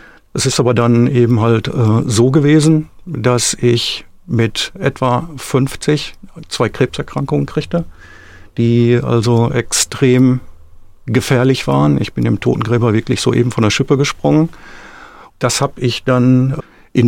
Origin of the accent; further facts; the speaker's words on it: Essen, North Rhine-Westphalia, Germany; born there; Ja, ich wurde 1957 in Essen geboren